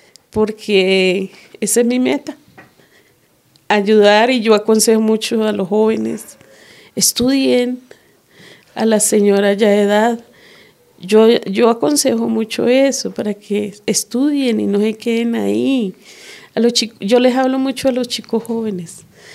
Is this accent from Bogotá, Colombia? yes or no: yes; Bogotá, Colombia; also born or lived in Tolima; Nací allá y criada acá. Y o sea que soy es más bogotana.